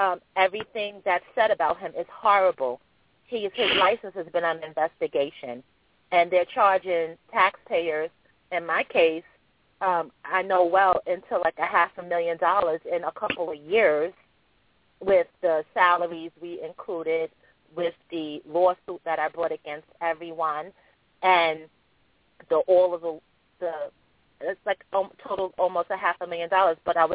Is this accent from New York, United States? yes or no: yes; New York City, New York, United States; because I'm from New York, and I know a lot of the New York cases